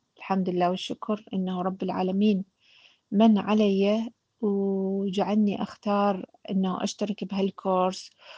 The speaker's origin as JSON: {"language": "Arabic", "country": "Iraq", "said": "من العراق،"}